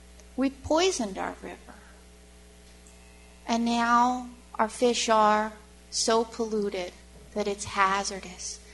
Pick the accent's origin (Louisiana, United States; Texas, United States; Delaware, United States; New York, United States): Delaware, United States; I'm from Delaware. I want to thank you, the EPA, for proposing these regulations. And I came up from Delaware today to share with you a story about my life and how this affects me. I'm from the Delmarva Peninsula.